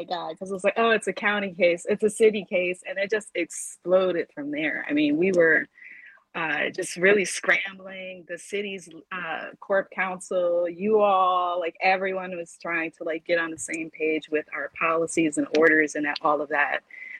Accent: Milwaukee, Wisconsin, United States; He was like much better climate than coming back to Milwaukee, even though I'm from Milwaukee.

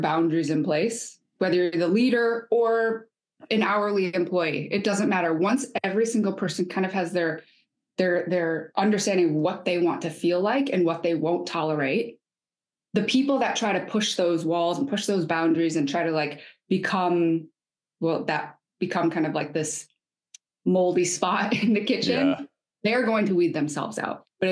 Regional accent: Michigan, United States; travels or growing up in Michigan

